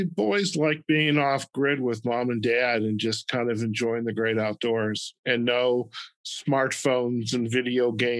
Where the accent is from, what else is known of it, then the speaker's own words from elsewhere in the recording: Midwest, United States; growing up in the Midwest, you know, we had our parks and we had some very beautiful areas